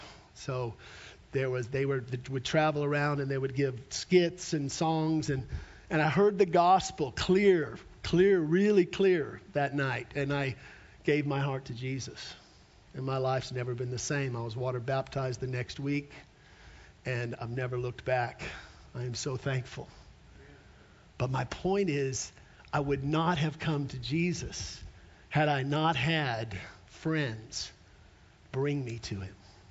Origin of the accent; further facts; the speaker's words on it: Albuquerque, New Mexico, United States; I grew up in Albuquerque.